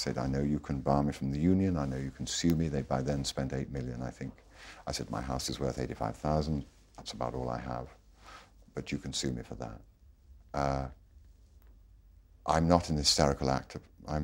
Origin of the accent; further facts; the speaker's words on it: United Kingdom; you're being very British about this … you're 30